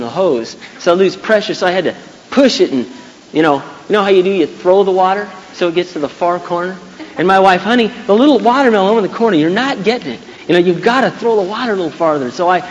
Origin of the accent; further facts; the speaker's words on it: Iowa, United States; Now, I'm from Iowa primarily, and there's nothing that beats Iowa corn.